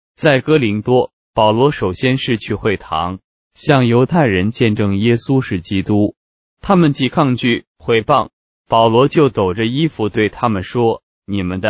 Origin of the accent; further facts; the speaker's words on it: Yantai, Shandong, China; 许多年前我在我的家乡烟台